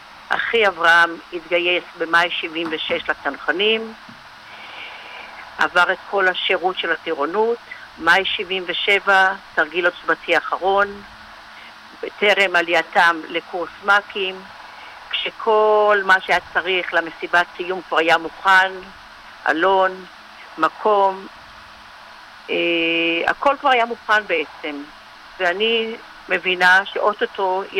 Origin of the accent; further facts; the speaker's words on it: Gan Yoshiya, Central District, Israel; מושב גן יושיה שבעמק חפר.